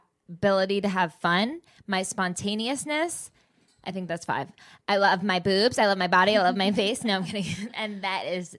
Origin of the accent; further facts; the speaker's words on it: New Jersey, United States; I need to be more patient because I'm just from the East Coast, like Jersey.